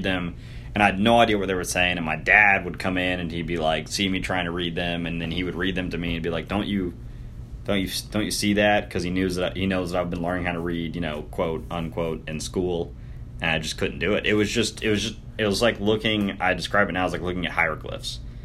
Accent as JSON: {"language": "English", "town": "Danville", "region": "Kentucky", "country": "United States", "said": "I'm from Danville, Kentucky originally. We would drive up to Lexington, Kentucky, for those of you that are familiar."}